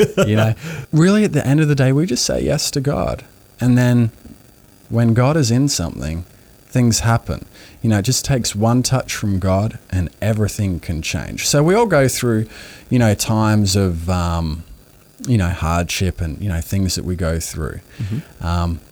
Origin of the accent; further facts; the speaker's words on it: Australia; now in Nashville, United States; Yeah, so I grew up in Australia, and my whole life, all I'd wanted to do was music